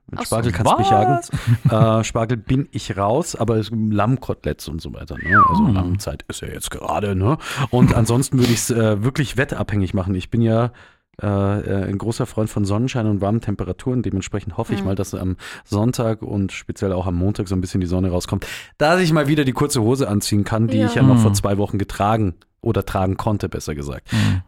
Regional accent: Bavaria, Germany; Christi Himmelfahrt ist zumindest bei uns in Bayern ein Feiertag

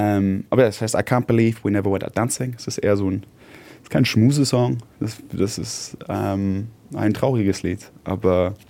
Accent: Hamburg, Germany; ich bin in Hamburg aufgewachsen. Ich bin Hamburger.

